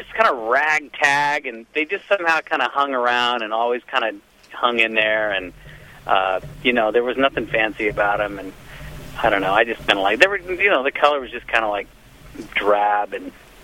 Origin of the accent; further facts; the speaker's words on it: Los Angeles, California, United States; born there; I was born in L.A.